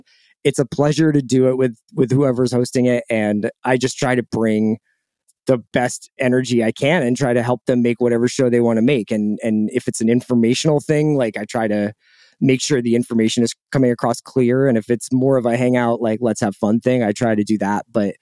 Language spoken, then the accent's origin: English; Philadelphia, Pennsylvania, United States; a local show called the Philly Special that I appear on because I'm from Philadelphia and care about those things.